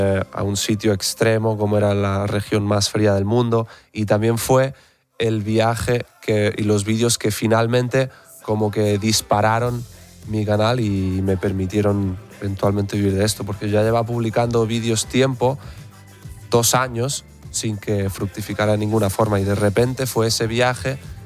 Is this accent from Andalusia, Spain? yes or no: yes; Granada, Andalusia, Spain; Mi padre es catalán y mi madre es de Suiza, pero vivimos y crecimos en Granada.